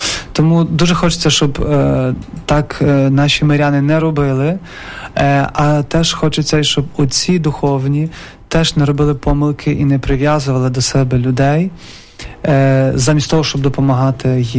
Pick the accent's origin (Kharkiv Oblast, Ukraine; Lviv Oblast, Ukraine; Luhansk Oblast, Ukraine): Lviv Oblast, Ukraine; Я походжу з Радехівщини.